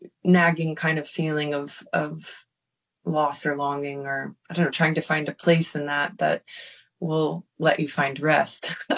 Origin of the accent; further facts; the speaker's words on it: Memphis, Tennessee, United States; moved away as an adult; like I grew up in Memphis. I lived here till I was 18, and I've not moved back